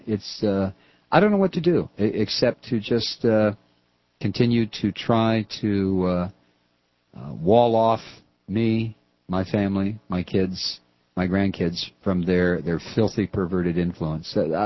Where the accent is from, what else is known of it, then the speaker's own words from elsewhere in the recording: Ohio, United States; I mean, that's my home state. I was born there. I sucked in the air there. This is where I went to school.